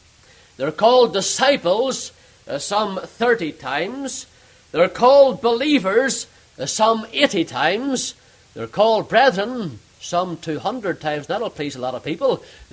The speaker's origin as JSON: {"language": "English", "country": "Canada", "said": "I come just now from Canada"}